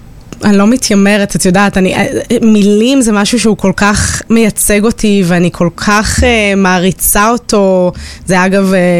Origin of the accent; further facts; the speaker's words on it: Tel Aviv, Tel Aviv District, Israel; אני ילדת נרות קלאסית, גדלתי ברמת אביב, והייתי בתשע